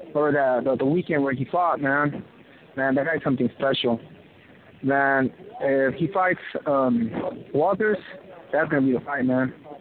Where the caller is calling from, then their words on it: Mexico; Hey, I'm calling you from Mexico.